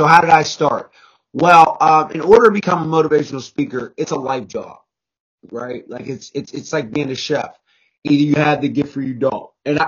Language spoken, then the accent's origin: English; Pittsburgh, Pennsylvania, United States; now in Philadelphia, United States; I am from Pittsburgh, from the Pittsburgh. I'm a Western PA kid, but I live in Philadelphia.